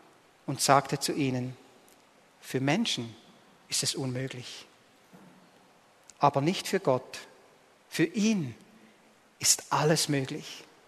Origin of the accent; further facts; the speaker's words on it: Switzerland; Auch für uns als Schweizer gehören wir doch zu den reichsten Nationen der Welt.